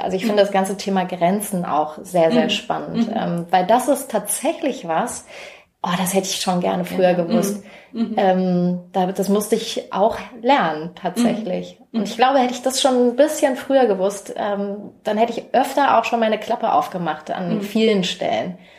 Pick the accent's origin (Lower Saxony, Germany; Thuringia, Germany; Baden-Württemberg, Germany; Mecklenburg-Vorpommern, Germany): Thuringia, Germany; Erfurt; Und wir sind halt so im Plattenbau groß geworden, oder ich bin da groß geworden, in einer auch ein bisschen rougheren Gegend von Erfurt.